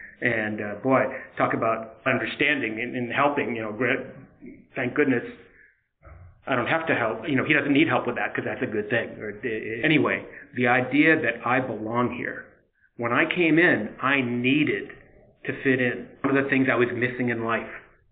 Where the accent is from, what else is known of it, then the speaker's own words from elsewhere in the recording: Massachusetts, United States; I grew up in Massachusetts, and I met her at a meeting in Fort Lauderdale.